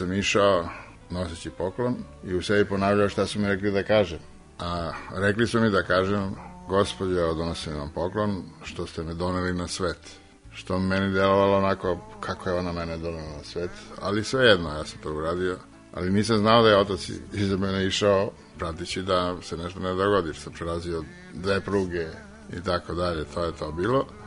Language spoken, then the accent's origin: Serbian; Niš, Southern and Eastern Serbia, Serbia; born there; Rođen sam u Nišu, u kući u Šandićevoj ulici 34, bio je rat, 42. godina.